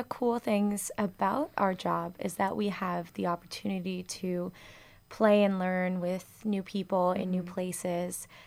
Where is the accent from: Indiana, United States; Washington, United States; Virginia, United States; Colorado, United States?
Virginia, United States; now in New York, United States; I'm Virginia.